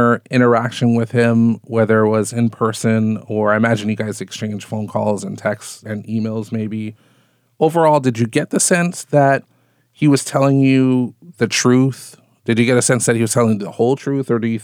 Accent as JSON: {"language": "English", "town": "Waimea", "region": "Hawaii", "country": "United States", "said": "As you know, and we've talked about this before, I'm from Waimea as well. I have many family members and friends who live there."}